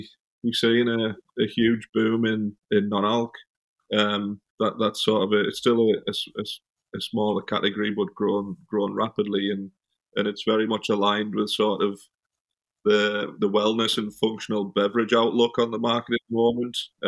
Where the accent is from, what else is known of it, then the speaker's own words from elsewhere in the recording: United Kingdom; Obviously, being British and from Europe, we've got some excellent lagers.